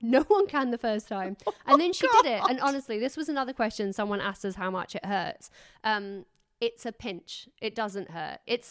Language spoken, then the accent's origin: English; England, United Kingdom; I'm too English to say no.